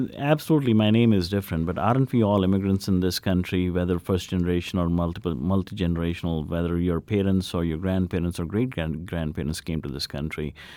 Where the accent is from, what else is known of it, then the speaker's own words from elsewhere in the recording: United States; And that's what I consider myself as an American.